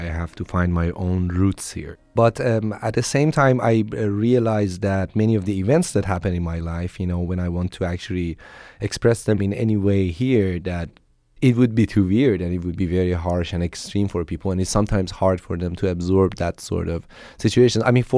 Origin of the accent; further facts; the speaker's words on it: Iran; My first musical memories actually go back to the 80s when I was growing up in Iran.